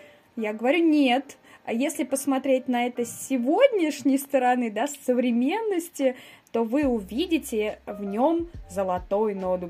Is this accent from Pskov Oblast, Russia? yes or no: no; Shuya, Ivanovo Oblast, Russia; Я коренная, ну-ка скажите, как называют меня?